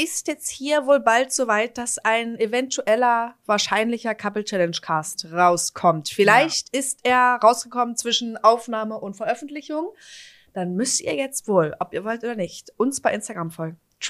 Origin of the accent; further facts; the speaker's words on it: Forst, Germany; aus meiner Heimatstadt, aus meinem Geburtsstadt Forst, was niemand kennt